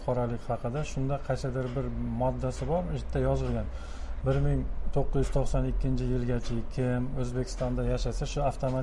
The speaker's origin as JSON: {"language": "Uzbek", "region": "Tashkent", "country": "Uzbekistan", "tie": "born there", "said": "Bolalarim misol uchun hammasi Toshkentda tug'ilgan, o'zim ham Toshkentda tug'ilganman."}